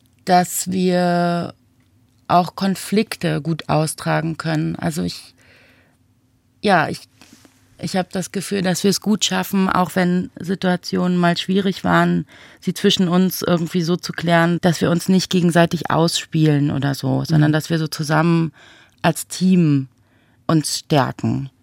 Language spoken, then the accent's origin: German; Berlin, Germany; Ich bin in Berlin aufgewachsen